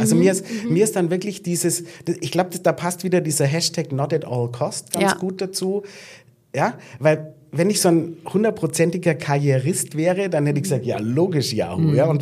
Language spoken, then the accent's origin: German; Munich, Bavaria, Germany; Und ich habe damals in München gewohnt, wo ich aufgewachsen bin oder in der Nähe.